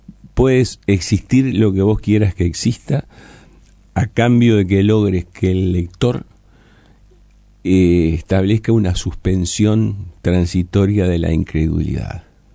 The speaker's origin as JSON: {"language": "Spanish", "region": "Montevideo", "country": "Uruguay", "said": "Yo soy muy montevideano, entonces tengo a mi disposición una escenografía reconocible."}